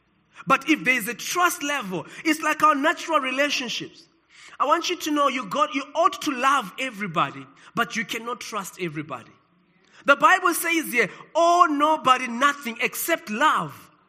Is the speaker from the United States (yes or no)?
no; South Africa; Many people are proud to be associated with their nations of birth. People are excited to say, I'm South African. Don't you know that I'm South African?